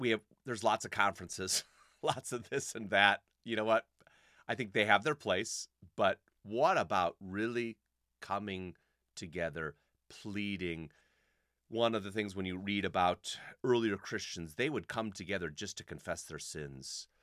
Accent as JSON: {"language": "English", "region": "Illinois", "country": "United States", "tie": "born or raised there", "said": "I was born and bred in Illinois. The Lord has kept me here for one reason or another."}